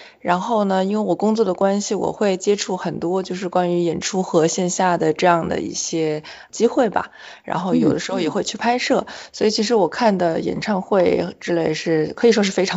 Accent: China; born or raised there; moved away as an adult; now in Australia

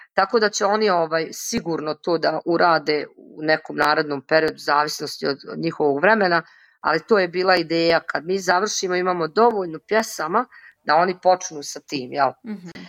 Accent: Teslić, Republika Srpska, Bosnia & Herzegovina; Ja dolazim iz Republike Srpske, iz Teslića grada. Grad Teslić, mali grad.

